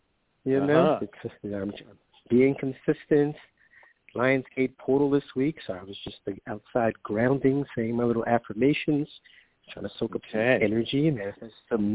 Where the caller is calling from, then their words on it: New York, United States; from New York.